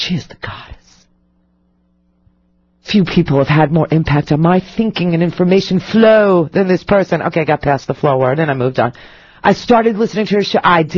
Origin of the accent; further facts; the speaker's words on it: Florida, United States; I'm from Florida. I didn't sign up for that. It's like 2 degrees.